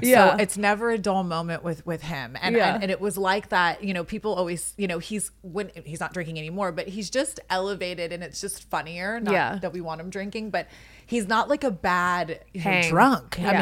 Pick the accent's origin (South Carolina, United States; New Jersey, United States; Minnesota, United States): South Carolina, United States; Charleston; I grew up in Charleston. So it's 843.